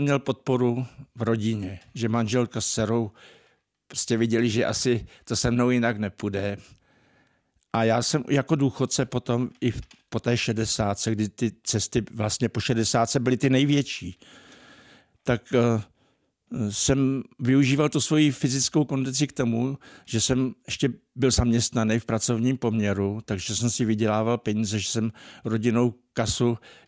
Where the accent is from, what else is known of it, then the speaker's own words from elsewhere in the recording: Sedlice, South Bohemian Region, Czechia; u nás v Blatné to máme nádherné. Já Blatnou prostě miluju a okolí Sedlici, odkud pocházím